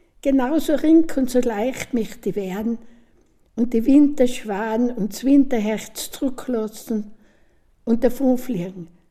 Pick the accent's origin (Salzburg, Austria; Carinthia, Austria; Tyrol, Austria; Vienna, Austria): Salzburg, Austria; Tamsweg; bin aus Damsweg daheim. Ich bin schon in Pension, ziemlich lang, war früher Lehrerin.